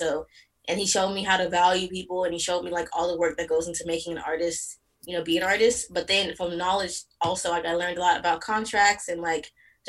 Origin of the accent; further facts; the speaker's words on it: Texas, United States; also born or lived in Nigeria; I was actually born in Nigeria, and then my family came over to the U.S., and so essentially I grew up in Texas.